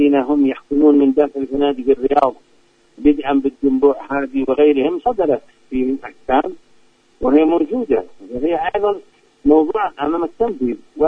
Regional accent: Yemen; فيما يتعلق بحقنا نحن كشعب يمني

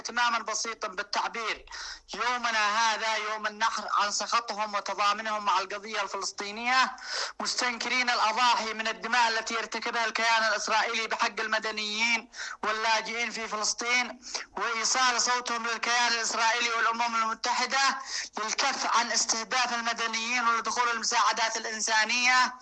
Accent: Yemen; نحن كشعب يمني نقول لا لأمريكا

